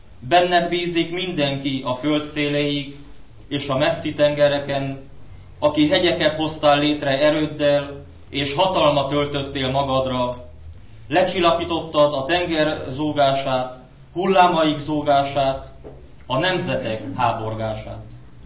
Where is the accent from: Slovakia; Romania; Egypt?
Romania; Transylvania; erdélyi vagyok. A múlt év szeptemberétől kezdtem meg a tanulmányaimat a pápai református teológián. Erdélyben Marosvásárhely környékén lakok